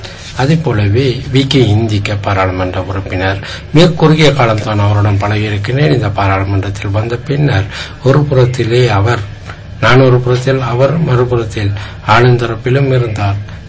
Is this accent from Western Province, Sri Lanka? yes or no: yes; Bandaragama, Western Province, Sri Lanka; நான் பண்டாரகம ஊரில் சேர்ந்தவன்